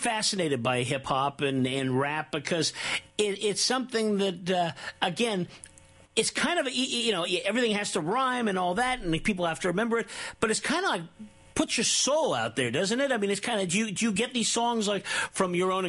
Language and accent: English; Oakland, California, United States; I'm from Oakland.